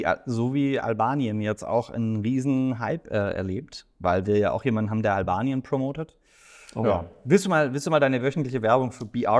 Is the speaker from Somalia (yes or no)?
no; Baden-Württemberg, Germany; accent: Swabian; Ich gehe auch sofort immer in meinen Dialekt rein, dass ich quasi sofort als Schwabe in Schwaben erkannt werde